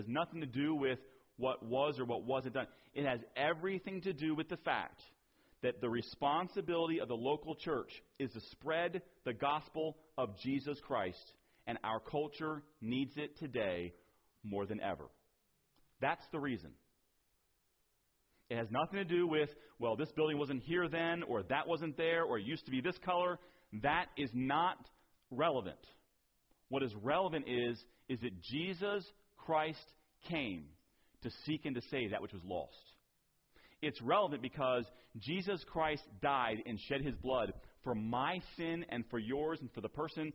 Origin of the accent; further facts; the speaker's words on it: New Jersey, United States; I remember as I grew up in New Jersey at Open Bible